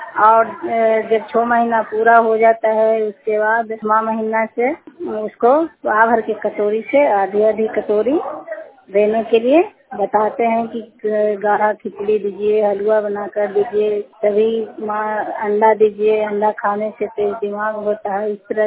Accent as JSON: {"language": "Hindi", "town": "Sherpur", "country": "India", "tie": "born or raised there", "said": "और मैं शेरपुर गांव की रहने वाली हूँ। इटासंग पंचायत मेरा नाम है, इटासंग भदवा, और मेरा रहुल ब्लॉक है।"}